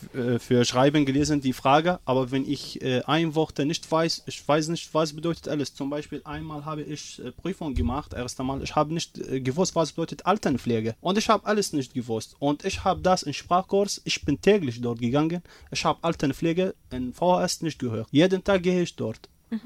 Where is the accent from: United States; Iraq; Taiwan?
Iraq; German is a second language; ich komme aus dem Irak